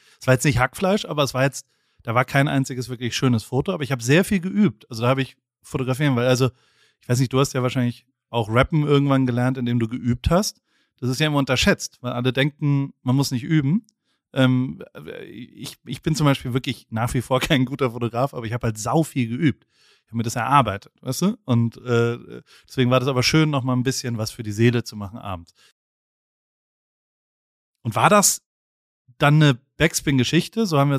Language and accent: German; Heidelberg, Baden-Württemberg, Germany; weil ich als Heidelberger Sohn mit Hip-Hop